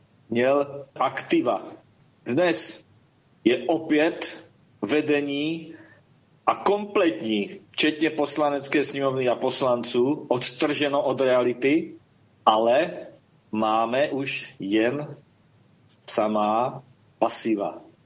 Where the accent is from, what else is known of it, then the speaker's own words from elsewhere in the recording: Brno, South Moravian Region, Czechia; jsem Brňák, jsem motoristický fanda